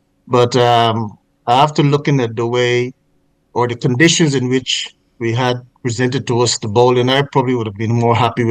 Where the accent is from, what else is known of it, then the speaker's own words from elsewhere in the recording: Ghana; Earlier this year, yeah, the test series. Yeah, I was back home for 2 days.